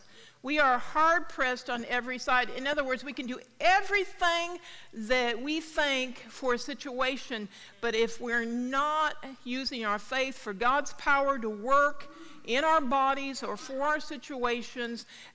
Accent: Kansas City, Missouri, United States; I grew up in the Kansas City area, so I am born and, you know, raised Kansas City.

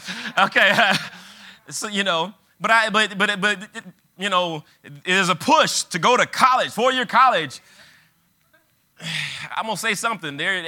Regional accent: Detroit, Michigan, United States; I grew up in Detroit. We had organ, drum, bass.

